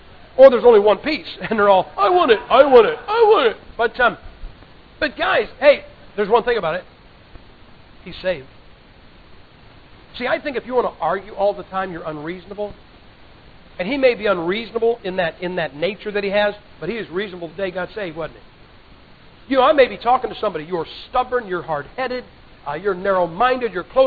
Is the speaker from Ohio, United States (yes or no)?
yes; Ohio, United States; You know, I'm from Ohio. We have another country that borders us. It's called Kentucky.